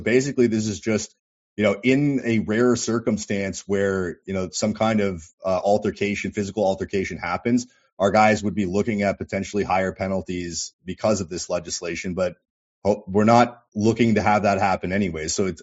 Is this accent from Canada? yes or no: yes; Canada; One, we're Canadian nationalists